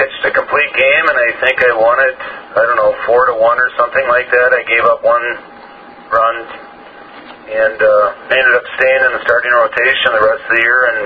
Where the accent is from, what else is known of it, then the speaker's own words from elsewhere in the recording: Alexandria, Minnesota, United States; Because I grew up in Alexandria